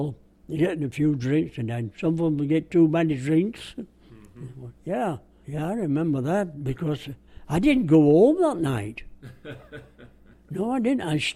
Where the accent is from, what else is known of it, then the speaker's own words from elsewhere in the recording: Bradford, Yorkshire and the Humber, United Kingdom; But at my hometown of Bradford, they said it got bombed twice, but not much.